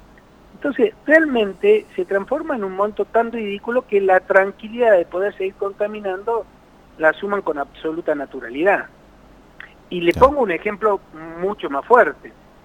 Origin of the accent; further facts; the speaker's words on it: Santa Cruz, Argentina; born there; now in Tucumán, Argentina; Le voy a poner un ejemplo de mi provincia natal, de la provincia de Santa Cruz.